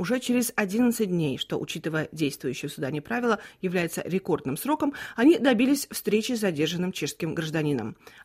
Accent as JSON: {"language": "Russian", "region": "Saint Petersburg", "country": "Russia", "said": "Поскольку я из Петербурга и знаю его менее приятные стороны"}